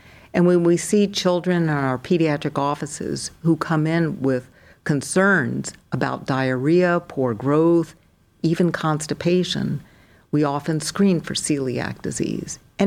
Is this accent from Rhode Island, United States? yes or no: yes; Newport, Rhode Island, United States; also born or lived in Minnesota; now in Cleveland, United States; I'm from Newport, Rhode Island, and I was educated in New England and then moved to Minnesota for about 30 years, and I've been in the lovely city of Cleveland for the past 7 years.